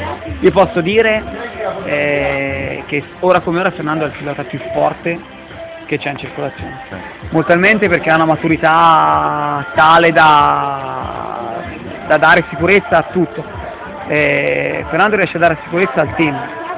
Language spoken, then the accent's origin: Italian; Viareggio, Tuscany, Italy; sono una persona di Viareggio che lavora